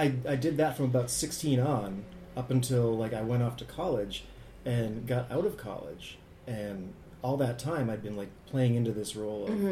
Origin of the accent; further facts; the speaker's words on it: Minnesota, United States; I was, I grew up here in the Twin Cities, and up until I was about, I think, 14 or 15, every year I would go to MiniCon.